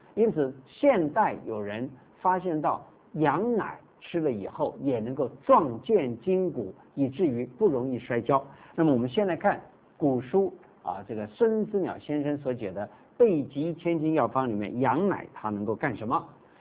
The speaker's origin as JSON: {"language": "Chinese", "country": "China", "said": "我们中国人啊，有的时候很注重补这个身体的寒冷。"}